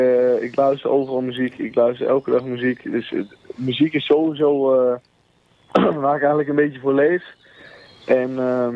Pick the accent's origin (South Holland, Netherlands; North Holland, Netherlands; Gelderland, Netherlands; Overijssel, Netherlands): Gelderland, Netherlands; Beekbergen; ik kom uit Beekbergen. Dat is vlakbij Apeldoorn.